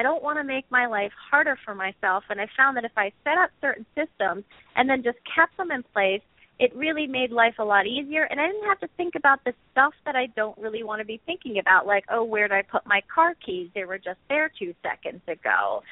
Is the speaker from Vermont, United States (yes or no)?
yes; Vermont, United States; now in Brooklyn, United States; Well, I grew up in Vermont, and I now live in Brooklyn, New York, in Bay Ridge.